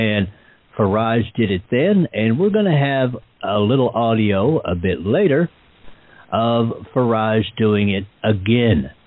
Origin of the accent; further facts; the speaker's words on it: Texas, United States; I grew up in Texas in the 1960s and 70s.